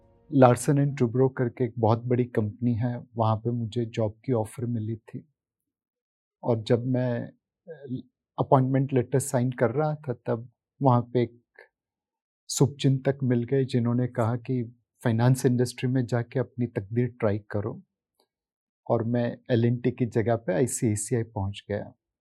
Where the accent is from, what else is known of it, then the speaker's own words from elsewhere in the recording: Mumbai, Maharashtra, India; born there; सो मैं बम्बई में ही पैदा हुआ। बम्बई मेरी जन्मभूमि है, कर्मभूमि है।